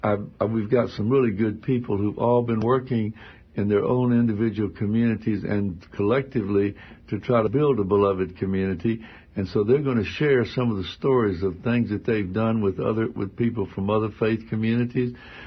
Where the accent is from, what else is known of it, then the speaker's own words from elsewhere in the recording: Florida, United States; now in Durham, United States; I've lived in Durham the last 40 years, but I'm a native of Florida.